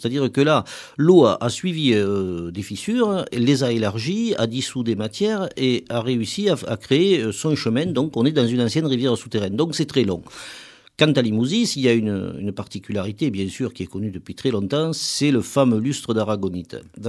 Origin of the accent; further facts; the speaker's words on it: Occitanie, France; Quand j'étais très jeune, en 1973, donc là, ça remonte à quelques jours quand même, près de chez moi, dans le Gard, s'est aménagée la grotte de Trabuc